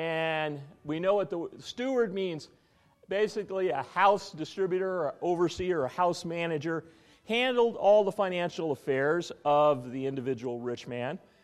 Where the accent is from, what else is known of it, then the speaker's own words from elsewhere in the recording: Spokane, Washington, United States; I grew up in Spokane, Washington, and we didn't have beggars when I was a kid.